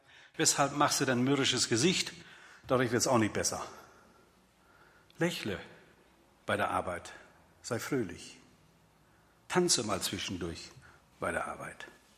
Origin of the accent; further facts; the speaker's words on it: Dünne, North Rhine-Westphalia, Germany; das liegt so 6 Kilometer nördlich von Bünde. Das war so mein Heimatort, da bin ich als Kind und als Jugendlicher aufgewachsen. Dünne in Westfalen.